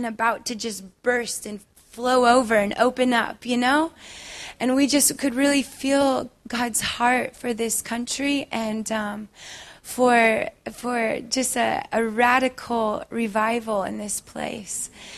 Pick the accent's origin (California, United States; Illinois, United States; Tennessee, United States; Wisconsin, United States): California, United States; Redding; We're from Redding, California, and Bethel Church is our home church.